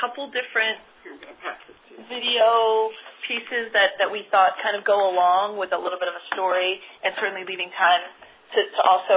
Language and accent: English; New York, United States; So I grew up in New York in a household full of lawyers.